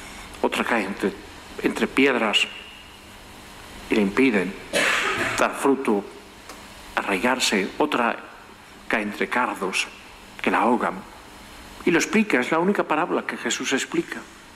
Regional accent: Extremadura, Spain; me acordaba la primera vez que en el colegio escuché de un maestro gallego en mi pueblo extremeño

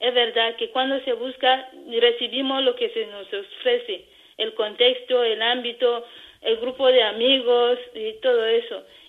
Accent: DR Congo; yo como congoleña y como hermanita

